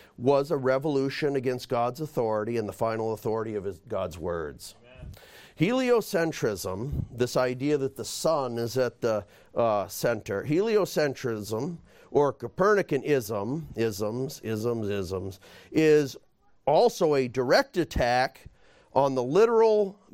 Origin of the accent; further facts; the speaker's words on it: New Hampshire, United States; A little boy growing up in New Hampshire and going on a field trip with my school down to the Boston Museum of Science.